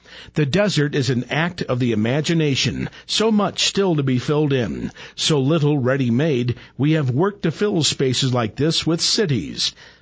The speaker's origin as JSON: {"language": "English", "region": "Midwest", "country": "United States", "said": "I have never talked that fast in all my life, and I'm from the Midwest."}